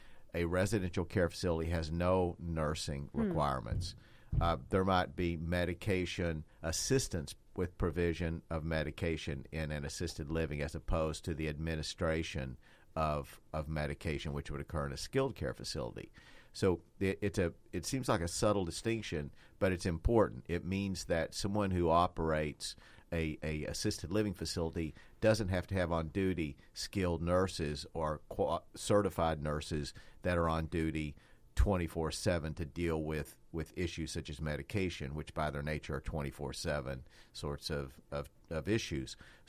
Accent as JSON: {"language": "English", "region": "Appalachia", "country": "United States", "tie": "born or raised there", "said": "where I grew up in Appalachia in a local nursing home"}